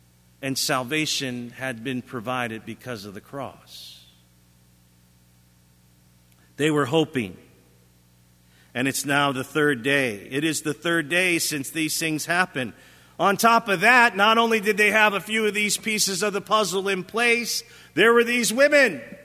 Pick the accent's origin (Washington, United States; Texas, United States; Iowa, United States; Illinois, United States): Illinois, United States; Chicago; I was born in Chicago, born and raised.